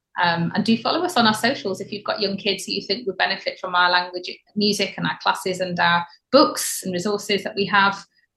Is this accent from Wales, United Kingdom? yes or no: yes; Wales, United Kingdom; I should know this being a Welsh woman myself, but I am not very in touch with the Welsh system anymore.